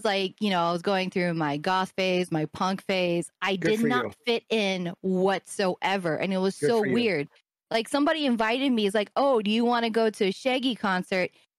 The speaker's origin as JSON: {"language": "English", "town": "Los Angeles", "region": "California", "country": "United States", "tie": "born or raised there", "moved": "yes", "lives_now": "Hawaii, United States", "said": "So when I grew up mainly in LA though. So moving back here, I got in a lot of trouble."}